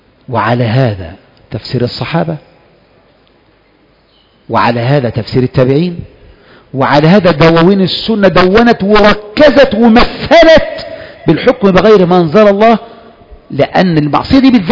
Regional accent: Egypt; تبقى مسألة خاصة بنا كمصريين وهي تركيب المكعبات

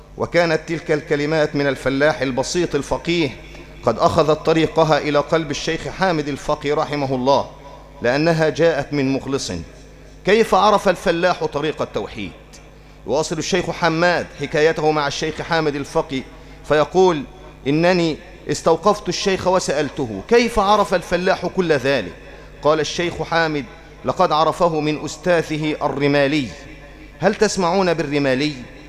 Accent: Egypt; ولما رجعت إلى قريتي في مصر وذهبت إلى القاهرة

